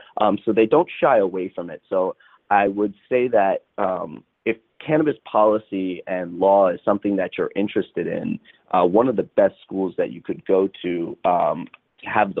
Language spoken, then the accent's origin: English; New York, United States; moved away as an adult; now in California, United States; I'm from New York, moved out here 3 years ago to go to law school.